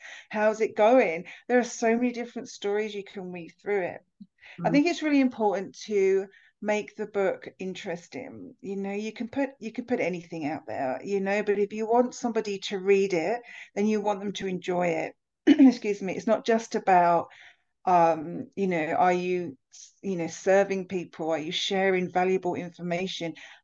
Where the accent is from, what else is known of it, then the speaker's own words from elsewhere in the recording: South East England, United Kingdom; Oh, I grew up in Southeast England, a stone's throw from London.